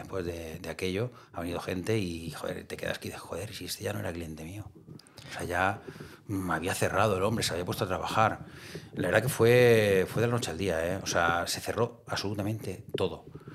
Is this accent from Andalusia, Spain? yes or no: no; Alicante, Valencian Community, Spain; Yo en la zona de Levante, que yo soy de Alicante